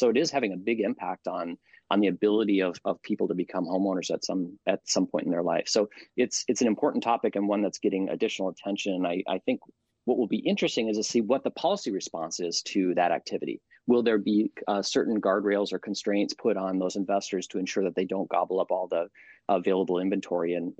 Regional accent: Midwest, United States; now in Seattle, United States; I'm actually from the Midwest. I moved my family from Minneapolis out to Seattle 6 years ago when I began my work at UW.

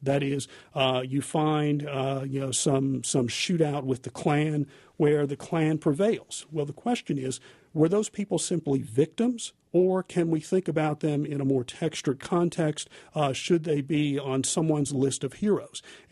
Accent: West Virginia, United States; Yes, I do. I grew up in West Virginia. My parents got me my first gun when I was 14 years old.

